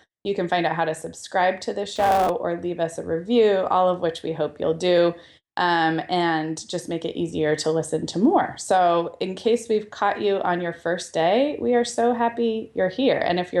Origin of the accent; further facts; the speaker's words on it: Santa Barbara, California, United States; Last weekend we went up to Santa Barbara, my hometown, and it was phenomenal weather.